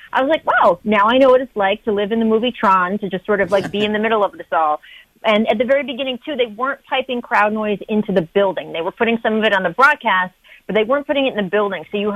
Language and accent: English; Maryland, United States; you guys know I'm from Montgomery County. That's where I grew up. I worked, of course, in D.C. for at least 10 years after college